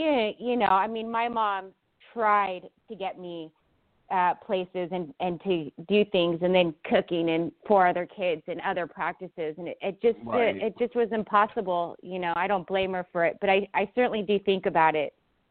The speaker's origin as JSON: {"language": "English", "region": "California", "country": "United States", "tie": "born or raised there", "lives_now": "Los Angeles, United States", "said": "I was raised in Orange County near"}